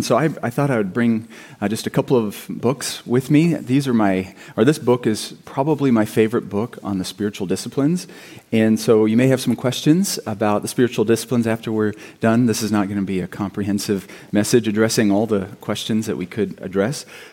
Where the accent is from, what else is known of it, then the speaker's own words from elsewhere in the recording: Ames, Iowa, United States; born there; I was born in Ames.